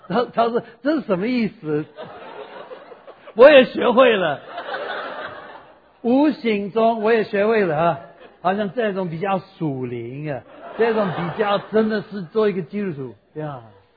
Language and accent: Chinese; United States; Chinese is a second language; now in Taiwan; 我在台湾不久啊，我是美国人，在台湾在中国教会里面不久